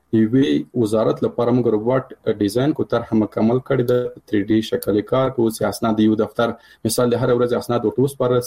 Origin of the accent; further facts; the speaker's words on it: Afghanistan; مثال زه د کابل د پکتیا يم